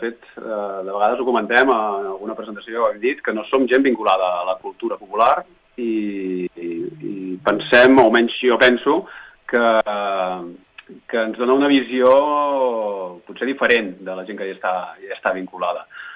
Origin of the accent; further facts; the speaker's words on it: Sabadell, Catalonia, Spain; jo sóc de Sabadell